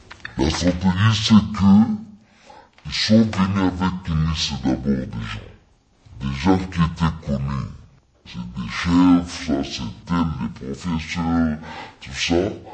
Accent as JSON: {"language": "French", "country": "DR Congo", "said": "ici chez nous au Congo, qu'on a amené au Rwanda"}